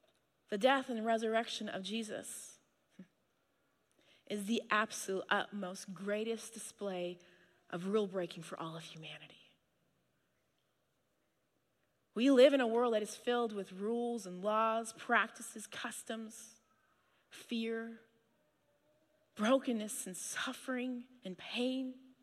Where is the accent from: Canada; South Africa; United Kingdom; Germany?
Canada; now in United States; So I'm a Canadian.